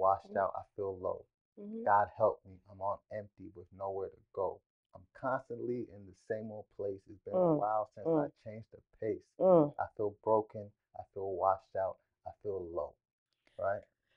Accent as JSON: {"language": "English", "region": "Georgia", "country": "United States", "tie": "born or raised there", "said": "So, I was born here. I grew up in Gwinnett County."}